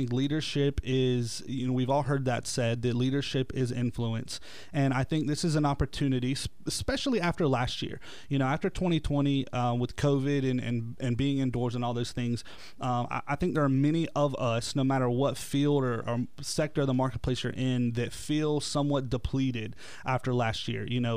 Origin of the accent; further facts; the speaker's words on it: Pensacola, Florida, United States; Yeah, so I'm from Pensacola, born and raised here. I've been here my whole life.